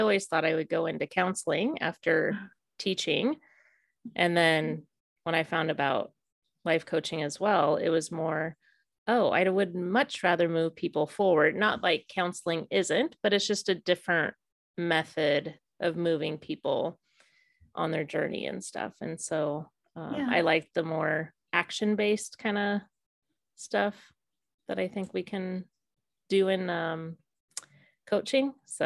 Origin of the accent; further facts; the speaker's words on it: Loveland, Colorado, United States; And I grew up in Colorado for the most part in Loveland.